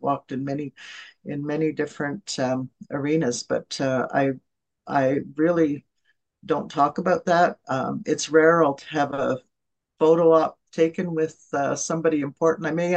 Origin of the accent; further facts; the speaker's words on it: Alderville, Ontario, Canada; I'm First Nations. I'm from Alderville.